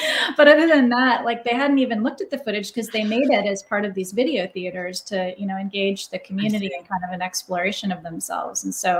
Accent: California, United States; in my hometown of the Bay Area

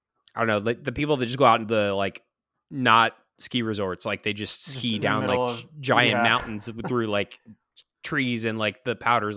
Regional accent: Kansas City, Missouri, United States; I grew up in Kansas City

